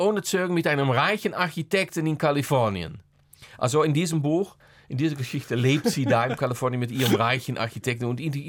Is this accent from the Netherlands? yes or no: yes; Netherlands; German is a second language; weil als Holländer haben wir auch da natürlich unsere Fahrräder.